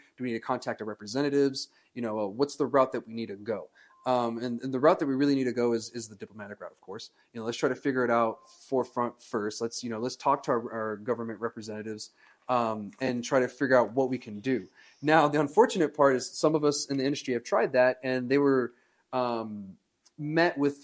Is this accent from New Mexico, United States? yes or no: yes; Alamogordo, New Mexico, United States; I grew up in Alamogordo.